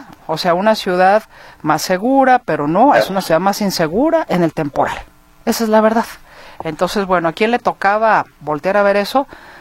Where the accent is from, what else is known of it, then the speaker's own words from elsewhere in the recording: Mexico; darse cuenta de cómo somos los mexicanos vistos desde la óptica de un extranjero